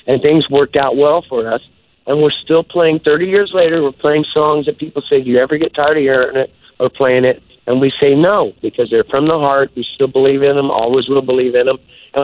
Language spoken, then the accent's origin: English; Oklahoma, United States; I haven't had a copy of it since growing up in Oklahoma.